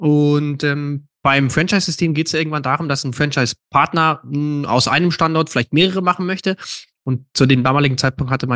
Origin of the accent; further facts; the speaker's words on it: Munich, Bavaria, Germany; born there; Bin gebürtiger Münchner und allerdings für Hufhaus im Vertrieb in Mannheim zuständig. Bin so ein bisschen am Pendeln.